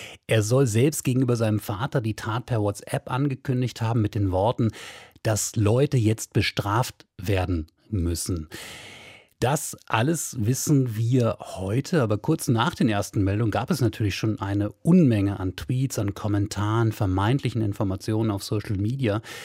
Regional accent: Berlin, Germany; Ich habe ja übrigens was gelernt hier als Berliner und auch Vater zweier Töchter, die zur Schule gehen

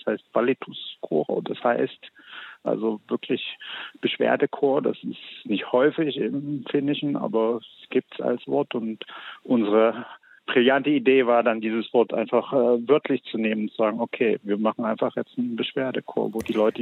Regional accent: Dresden, Saxony, Germany; moved away as an adult; also born or lived in Hamburg / Iceland; now in Finland; also ich komme ja aus DDR, bin in Dresden geboren, habe dann in Hamburg studiert nach der Wende, bin dann über Island nach Finnland gelandet.

